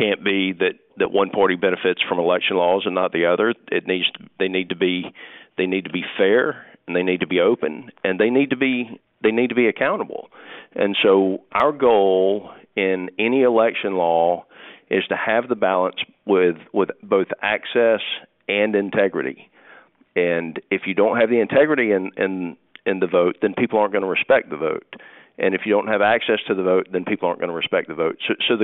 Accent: United States; And look, I'm an American. He's my president.

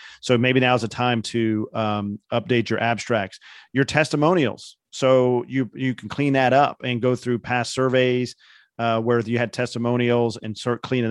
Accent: Indiana, United States; But the ones in Indianapolis, I can say that because I'm from Indiana

